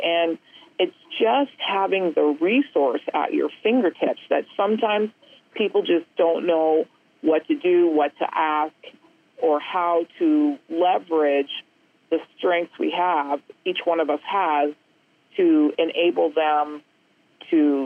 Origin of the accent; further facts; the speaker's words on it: Colorado, United States; I have two examples in my home state here of Colorado